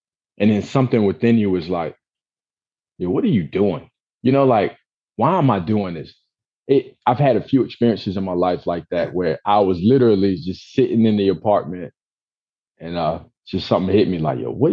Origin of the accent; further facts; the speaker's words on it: Portsmouth, Virginia, United States; now in Columbia, United States; So I'm from Virginia, from Portsmouth, born and raised. And we moved to Columbia, South Carolina in 2015.